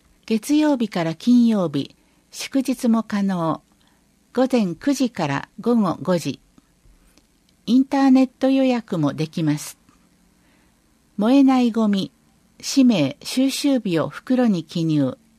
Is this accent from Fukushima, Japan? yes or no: no; Nagoya, Aichi, Japan; 私は名古屋市の出身ですが、昭和20年代終わり頃のことです。